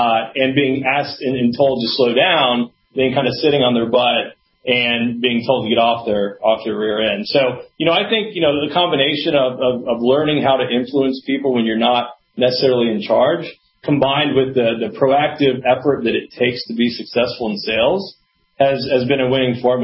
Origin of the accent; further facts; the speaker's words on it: Atlanta, Georgia, United States; I'm from Atlanta